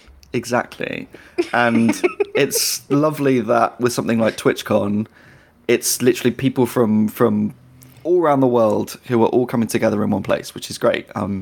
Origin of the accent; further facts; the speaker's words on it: United Kingdom; I cannot take compliments. I'm British. I can't do it.